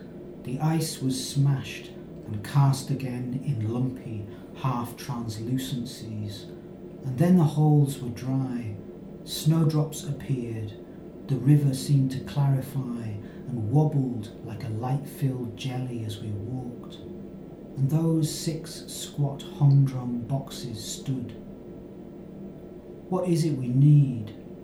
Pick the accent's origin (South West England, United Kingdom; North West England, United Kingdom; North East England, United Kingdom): North West England, United Kingdom; I grew up on the border, you know. Mm-hmm. I grew up in the Great Border City, as it's called